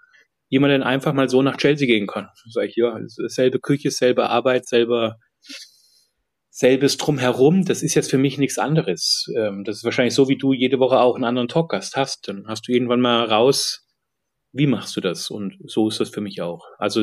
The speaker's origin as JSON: {"language": "German", "town": "Fulda", "region": "Hesse", "country": "Germany", "also_born_or_lived": "Munich", "lives_now": "London, United Kingdom", "said": "Was ich in Fulda, wo ich herkomme, beziehungsweise auch in München immer erlebt habe"}